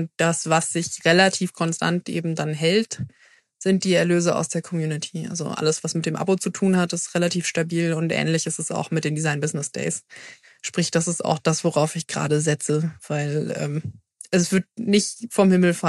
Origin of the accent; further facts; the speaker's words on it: Southern Germany, Germany; Das hört man mir nicht so wirklich an, aber ich komme ja aus dem Süden.